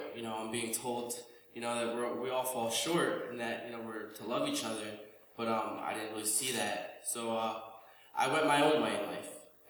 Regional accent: New Jersey, United States; I'm 22 years old, and I'm from Monmouth County, New Jersey. It's really far from here.

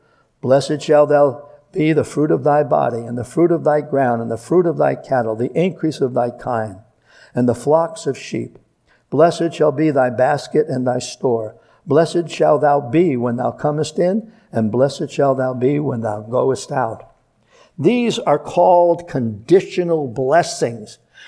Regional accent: Brooklyn, New York, United States; In growing up in Brooklyn, you could be on your street, 22nd Street, where I was where I grew up.

